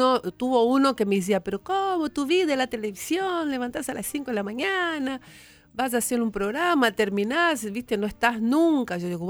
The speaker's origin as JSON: {"language": "Spanish", "town": "Campo Belo", "region": "Minas Gerais", "country": "Brazil", "tie": "born or raised there", "second_language": "Spanish", "said": "Cerca de Belo Horizonte."}